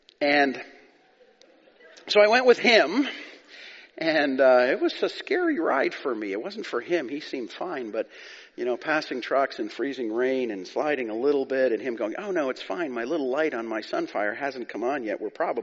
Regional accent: Calgary, Alberta, Canada; now in West Coast, Canada; I grew up in Calgary, so I know how to drive in the winter. But I've been here for many, many years. I think about 30 or so. I've been out here in the West Coast

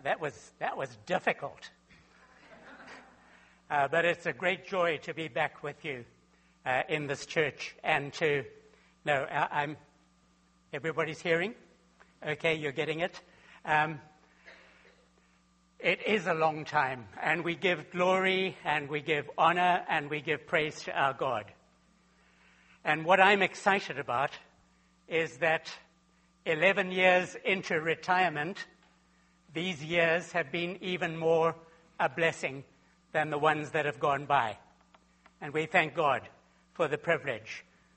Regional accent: Zimbabwe; When I was growing up in Zimbabwe, as a little boy of 9 and 10, we owned 2 donkeys.

